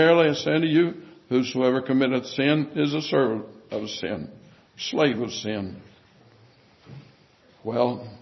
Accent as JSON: {"language": "English", "country": "United States", "said": "I'm an American and freeborn, and it means a lot to me."}